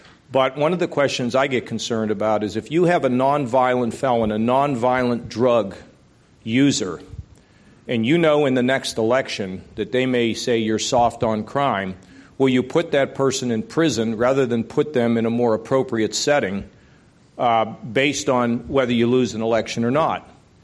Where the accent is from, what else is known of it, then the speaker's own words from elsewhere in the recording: Pittsburgh, Pennsylvania, United States; I grew up in Pittsburgh, where, you know, I saw steel mills, you know, kind of be destroyed